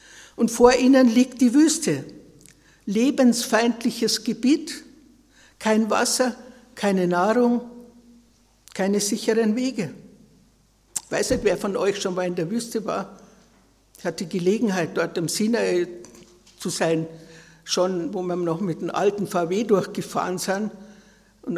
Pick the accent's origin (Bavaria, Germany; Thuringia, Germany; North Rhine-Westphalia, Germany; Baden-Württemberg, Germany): Bavaria, Germany; dass ich sehr schnell wieder meinen Heimatort, was sehr schwierig ist ja heute, eine Wohnung bekommen habe